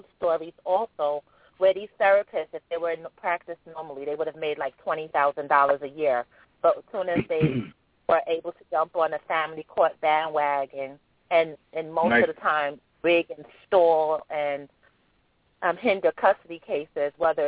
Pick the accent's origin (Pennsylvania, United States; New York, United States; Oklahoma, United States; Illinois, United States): New York, United States; New York City; because I'm from New York, and I know a lot of the New York cases